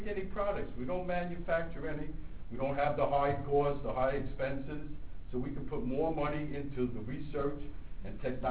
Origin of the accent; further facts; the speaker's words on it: Brooklyn, New York, United States; born there; I was born in Brooklyn, New York.